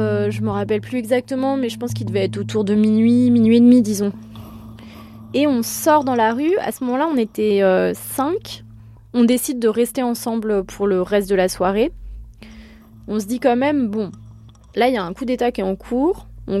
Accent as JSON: {"language": "French", "town": "Paris", "region": "Île-de-France", "country": "France", "tie": "born there", "said": "j'ai 35 ans. Je suis née à Paris et ma mère est française mais d'origine italienne et mon père est né en Turquie. Moi, j'ai juste la nationalité française."}